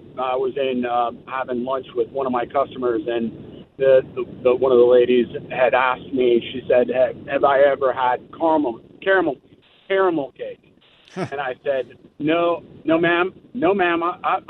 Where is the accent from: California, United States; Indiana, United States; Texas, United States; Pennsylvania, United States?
Indiana, United States; Indianapolis; I'm from Indianapolis, Paul, but I cover the South for my job.